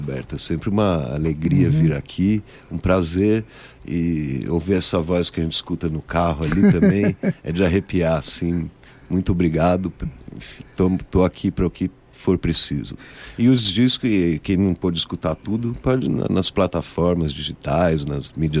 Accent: São Paulo, Brazil; Eu nasci em São Paulo e muito cedo fui morar lá na Serra da Cantareira, né?

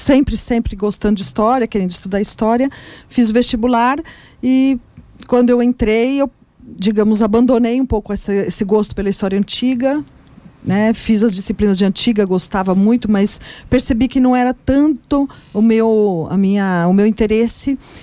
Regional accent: São Paulo, Brazil; eu também optei por morar em São Paulo porque eu tinha parentes que podiam me acolher aqui, porque eu não sou de São Paulo, sou do interior.

